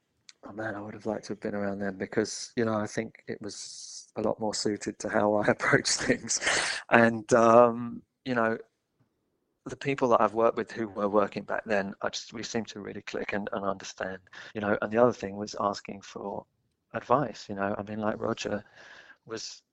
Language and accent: English; Muswell Hill, London, United Kingdom; because I grew up in Muswell Hill, you know, so.